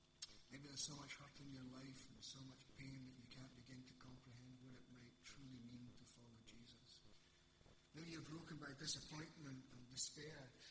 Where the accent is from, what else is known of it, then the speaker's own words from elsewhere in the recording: Catrine, Scotland, United Kingdom; I'm originally from Catron, a wee village near Cumnock.